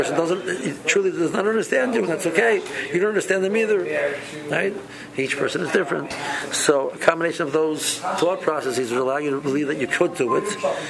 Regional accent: South East England, United Kingdom; I'm a guy from Kent, I'm telling you, I personally need this

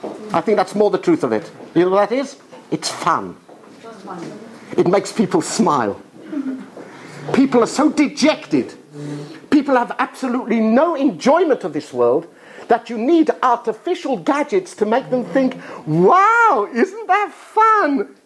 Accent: Israel; has visited where I come from Eretz Yisrael, from the land of Israel.

